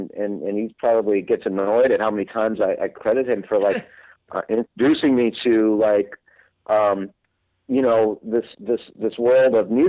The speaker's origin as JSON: {"language": "English", "town": "Chicago", "region": "Illinois", "country": "United States", "tie": "born or raised there", "said": "that was the stuff that I grew up on the Northwest Side in Chicago, which is a very blue collar neighborhood."}